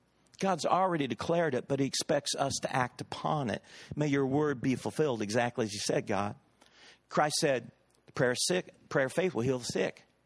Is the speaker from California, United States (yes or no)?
no; St. Joseph, Missouri, United States; A friend of mine back in my hometown in Missouri, St. Joseph, Missouri, has a little son named Jonah